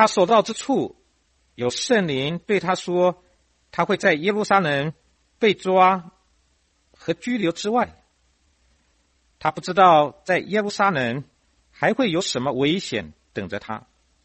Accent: China; 这也是我们中国人所说的教学相长

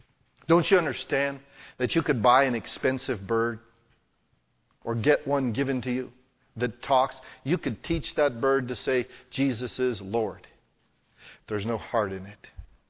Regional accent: United States; born or raised there; also born or lived in Italy

